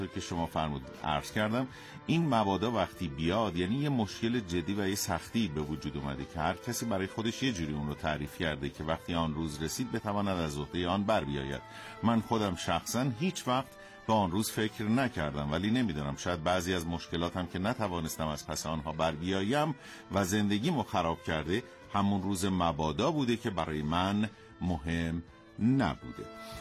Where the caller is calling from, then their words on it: Dezful, Khuzestan, Iran; با سلام خدمت تمامی شنوندگان، … از دزفول هستم.